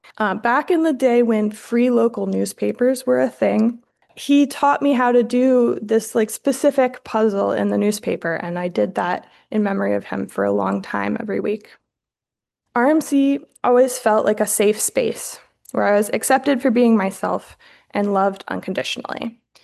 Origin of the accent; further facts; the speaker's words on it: Apex, North Carolina, United States; And I grew up in Apex, so we very rarely came into Raleigh.